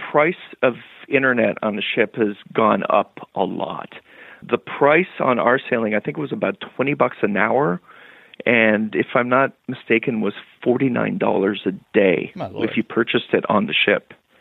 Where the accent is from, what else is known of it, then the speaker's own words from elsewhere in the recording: Canada; My wife and I, we're Canadian